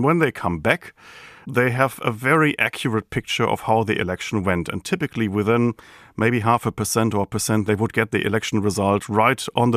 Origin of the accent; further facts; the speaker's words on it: Germany; accent: German; English is a second language; now in New Zealand; It's impossible, of course, to get my German accent out of me.